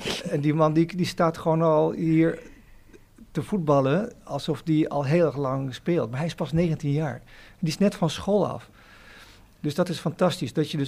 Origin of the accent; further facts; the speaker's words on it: Amsterdam, North Holland, Netherlands; ik ben eigenlijk wel echt Amsterdammer en Ajax-fan, altijd.